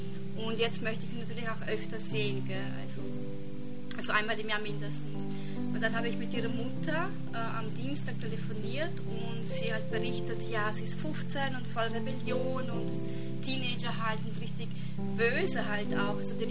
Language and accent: German; Tyrol, Austria; weil ich komme aus Tirol